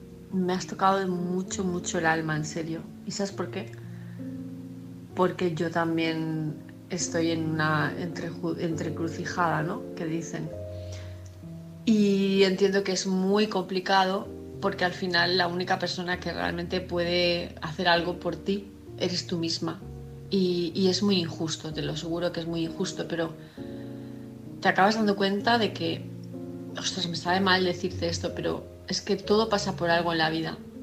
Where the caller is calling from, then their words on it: Palma de Mallorca, Balearic Islands, Spain; de Palma de Mallorca